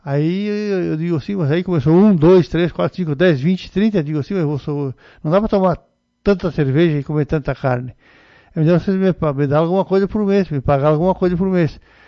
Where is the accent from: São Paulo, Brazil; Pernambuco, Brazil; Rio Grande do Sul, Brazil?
Rio Grande do Sul, Brazil; Guaporé; now in Chapecó, Brazil; Pois é, eu sou natural de Guaporé, Rio Grande do Sul.